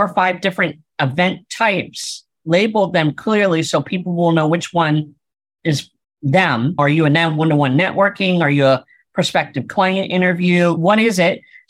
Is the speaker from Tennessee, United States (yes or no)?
no; Pennsylvania, United States; now in Orange County, United States; I am originally from the East Coast in Pennsylvania, grew up in the middle of the woods. So now I live in the concrete jumble of Orange County